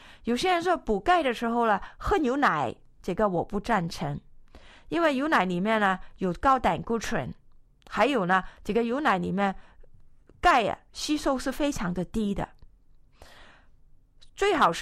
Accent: China; 我们中国人都是属于亚洲人嘛，特别是我们的体格是比较矮小一点的

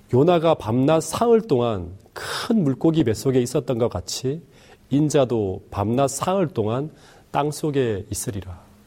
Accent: Taebaek, Gangwon, South Korea; 제가 어렸을 때 살던 강원도 태백은 이 광산촌이라 광산사고가 많이 일어났습니다.

